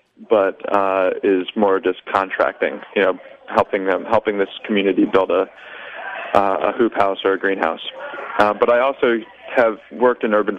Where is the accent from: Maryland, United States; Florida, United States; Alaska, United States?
Maryland, United States; Baltimore; now in Brooklyn, United States; I am from the Washington, D.C., Baltimore area.